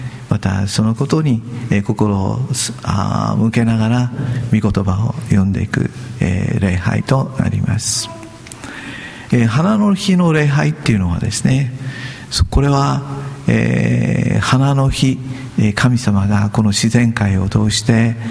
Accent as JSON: {"language": "Japanese", "region": "Okinawa", "country": "Japan", "said": "私沖縄から来たということを知ってですね、とても喜んでくれた"}